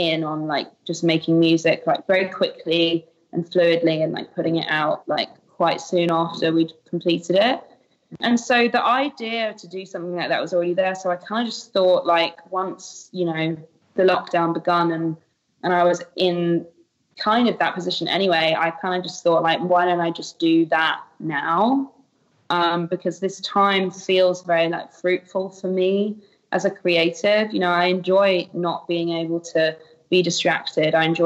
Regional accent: United Kingdom; Like I'm a Brit.

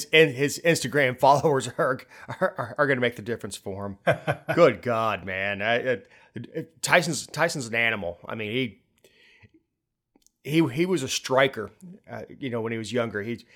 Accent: Fort Lauderdale, Florida, United States; Like I grew up in Fort Lauderdale area, and we always had a breeze because we were only a few miles from the beach.

